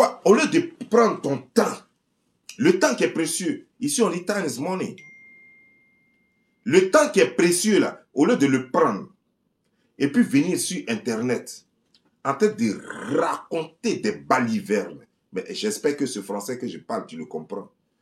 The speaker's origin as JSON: {"language": "French", "town": "Divo", "region": "Lôh-Djiboua", "country": "Côte d’Ivoire", "said": "Je suis de Divo, je suis Djiboua, je suis Dida."}